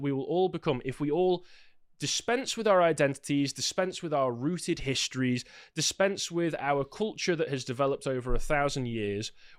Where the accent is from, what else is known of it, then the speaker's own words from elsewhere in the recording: England, United Kingdom; But then again, I'm not from the UK. I'm from England.